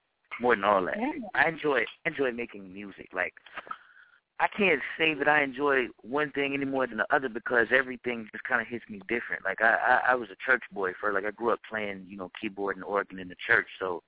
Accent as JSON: {"language": "English", "region": "the South", "country": "United States", "tie": "born or raised there", "said": "And growing up in the South, obviously, you know, you hear"}